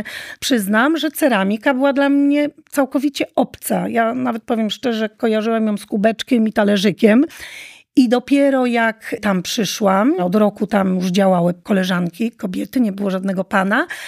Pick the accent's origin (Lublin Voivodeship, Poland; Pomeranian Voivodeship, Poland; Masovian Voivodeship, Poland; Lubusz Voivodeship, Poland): Pomeranian Voivodeship, Poland; Słupsk; also born or lived in Ustka; Ja pochodzę ze Słupska, całe życie w Ustce nad morzem, więc mnie morze bardziej pociąga niż góry.